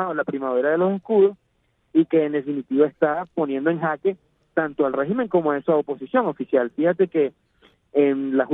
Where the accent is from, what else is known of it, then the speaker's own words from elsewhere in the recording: Venezuela; Somos todos aquellos venezolanos